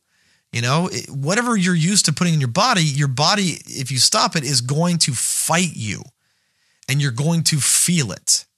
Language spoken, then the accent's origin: English; United States; And so as an American, this is like a huge deal.